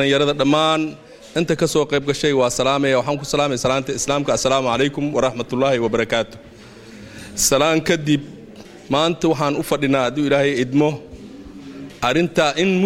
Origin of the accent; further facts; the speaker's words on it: Garowe, Puntland, Somalia; waxaan nahay gobolka magaalada madaxda Garoowe oo Puntland oo Soomaali baan ka tirsanahay oo Soomaali baan nahay